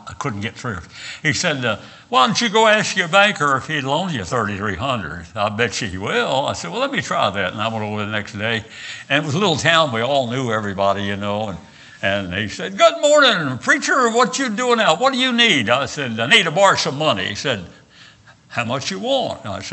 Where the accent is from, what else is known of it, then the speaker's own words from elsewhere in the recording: West Virginia, United States; I said, "I'm from West Virginia."